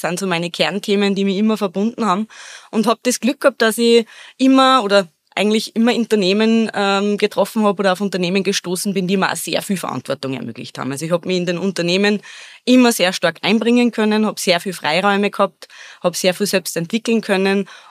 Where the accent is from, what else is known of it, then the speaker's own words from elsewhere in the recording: Ebensee, Upper Austria, Austria; Ich bin eben aus Ebensee, Bezirk Gmunden im Salzkammergut